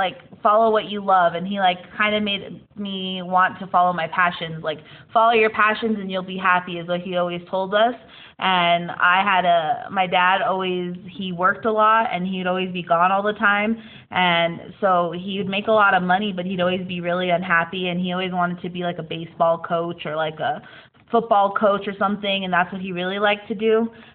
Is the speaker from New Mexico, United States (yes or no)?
yes; Gallup, New Mexico, United States; also born or lived in Albuquerque; I was born and raised right here in Gallup, New Mexico. Went to Gallup High, went to Gallup Middle School, went to Red Rock Elementary School.